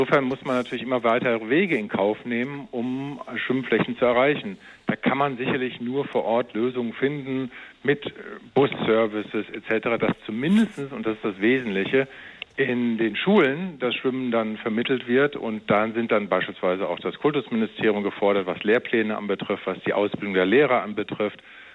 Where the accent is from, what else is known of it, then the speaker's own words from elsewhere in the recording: Frankfurt, Hesse, Germany; Ich selber habe ja als Frankfurter in Offenbach trainiert